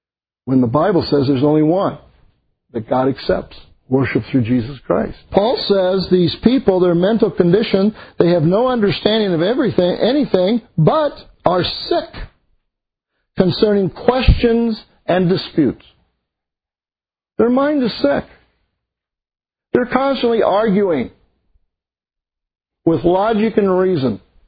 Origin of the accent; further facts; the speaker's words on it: United States; they told me that because I'm an American